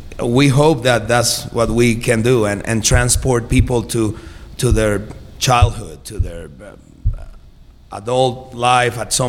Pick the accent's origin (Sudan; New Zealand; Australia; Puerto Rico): Puerto Rico; I grew up in the Caribbean. You know, I'm from Puerto Rico, grew up in Puerto Rico.